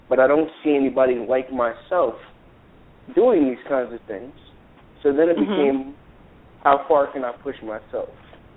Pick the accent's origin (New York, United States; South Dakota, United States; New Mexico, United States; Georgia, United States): New York, United States; And I'm originally from New York.